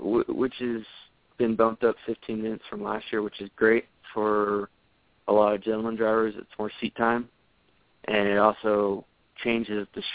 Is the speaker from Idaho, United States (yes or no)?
no; California, United States; born there; moved away; Yeah, I was born in California, moved to Nevada in 2004.